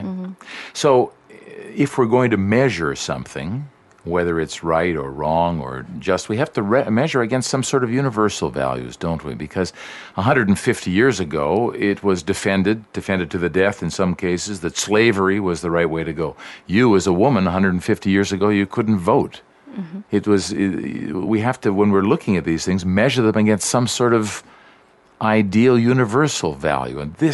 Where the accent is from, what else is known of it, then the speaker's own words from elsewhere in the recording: Canada; you come from Sweden, I come from Canada, we're like so politically correct.